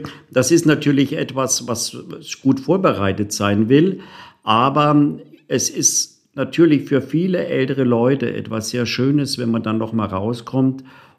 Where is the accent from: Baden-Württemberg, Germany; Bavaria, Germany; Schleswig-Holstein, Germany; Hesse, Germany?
Bavaria, Germany; Bayreuth; born there; moved away as an adult; bin Jahrgang 1961, also ich gehe jetzt stramm auf die Rente zu. Und ja, geboren bin ich im Frankenland. Frankenland ist das schönste Land in Bayreuth. Bayreuth, wo die Wagner-Festspiele immer stattfinden. Und mich hat es vor, oh Gott, ich glaube, es waren 40 Jahre jetzt, ins Rheinland verschlagen.